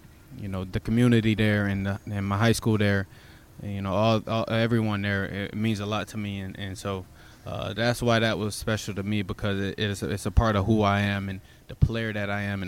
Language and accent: English; New York, United States; also born or lived in Florida; yes, originally I am from Florida. I was born there. But when you grow up in a place for, you know, 18 plus years, that becomes home to you. And so that's why I call upstate New York home.